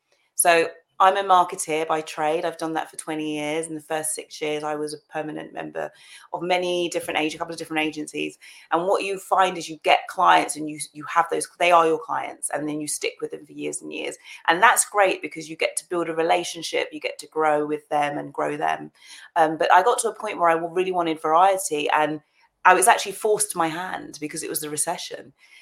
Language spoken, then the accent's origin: English; United Kingdom; And then ladder on that, we're British too.